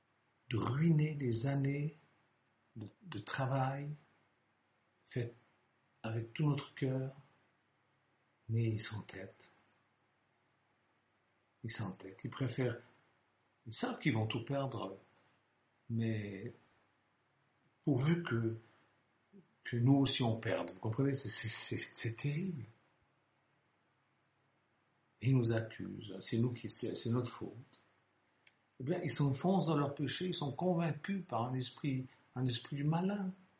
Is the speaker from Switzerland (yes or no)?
yes; Switzerland; Je suis suisse